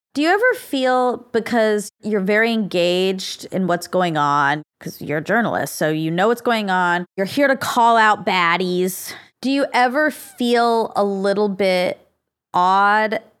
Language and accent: English; United States; I'm a born citizen. No, it's good because there's a lot of you out there. I'm an American by birth.